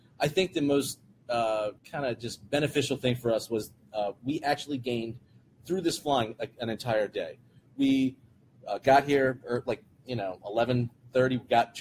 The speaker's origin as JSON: {"language": "English", "town": "Baltimore", "region": "Maryland", "country": "United States", "said": "I'm from Baltimore, northern Baltimore."}